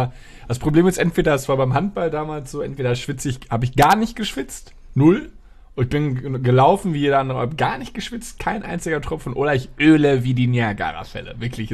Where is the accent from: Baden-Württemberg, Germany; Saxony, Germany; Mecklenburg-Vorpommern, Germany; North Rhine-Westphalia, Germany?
North Rhine-Westphalia, Germany; Dortmund; ich war in meiner Heimatstadt in Dortmund.